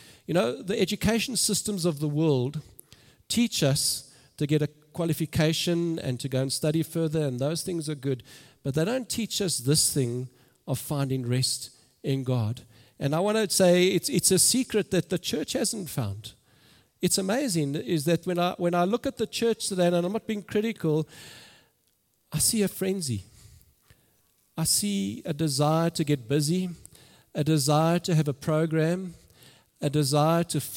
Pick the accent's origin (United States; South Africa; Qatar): South Africa; Germiston, Gauteng; We grew up in Germiston, and I went to Germiston High